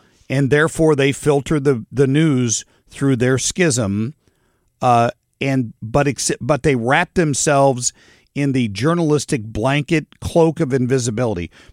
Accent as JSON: {"language": "English", "town": "Cincinnati", "region": "Ohio", "country": "United States", "tie": "born or raised there", "said": "when I grew up in Cincinnati, Ohio, he was the 6 and 11 news anchor at Channel 12, WKRC"}